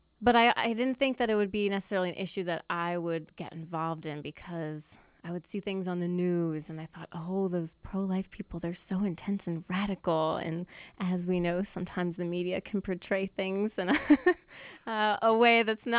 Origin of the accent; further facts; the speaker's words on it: Delaware, United States; Well, like you said, I was born and raised in Delaware. I attended Wilmington Christian School from K to 12.